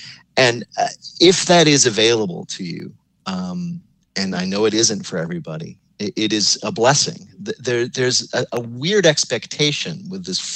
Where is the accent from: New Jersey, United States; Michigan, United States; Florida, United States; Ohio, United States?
New Jersey, United States; around the same time I grew up in suburban New Jersey.